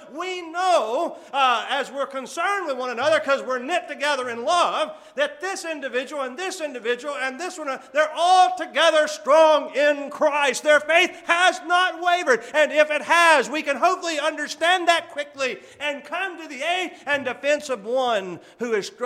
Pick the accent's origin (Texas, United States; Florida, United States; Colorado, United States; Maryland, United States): Texas, United States; Obviously, I'm from Texas.